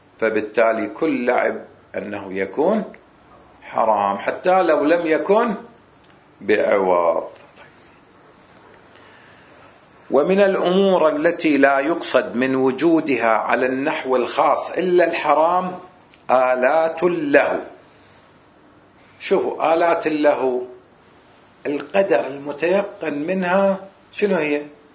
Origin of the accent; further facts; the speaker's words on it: Kuwait; في السابق عندنا بالكويت